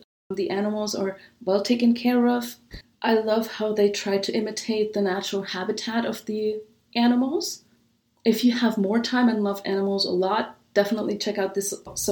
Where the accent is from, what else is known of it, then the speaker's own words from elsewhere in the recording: Germany; moved away as an adult; now in San Diego, United States; So I am from Germany originally, but I moved to San Diego in 2006 to study abroad.